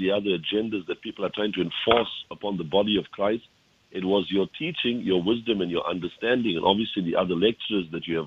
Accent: South Africa; I come from South Africa, and I was trained basically in a Pentecostal charismatic background theologically.

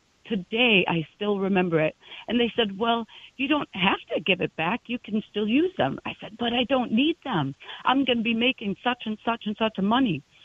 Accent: Wisconsin, United States; And then I grew up in Wisconsin, and there is not a systemic racism problem, but a systemic problem depending on government.

